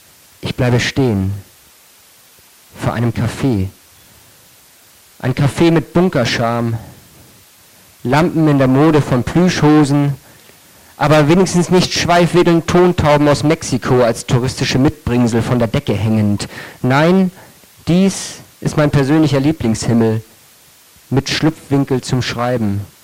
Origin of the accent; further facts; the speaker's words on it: Kiel, Schleswig-Holstein, Germany; ich komme aus Kiel.